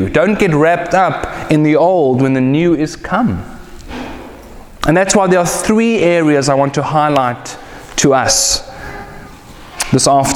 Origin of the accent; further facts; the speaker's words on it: South Africa; And being South African, you have to pray for your food.